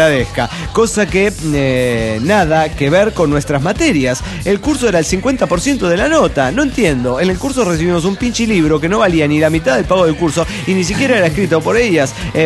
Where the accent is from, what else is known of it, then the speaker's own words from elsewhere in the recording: Tultitlán, State of Mexico, Mexico; monitorista de Tultitlán, México.